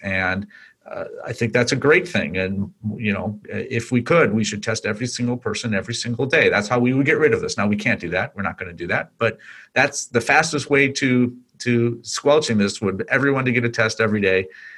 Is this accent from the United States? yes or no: yes; United States; Listen, I'm from the United States, so I don't really speak English.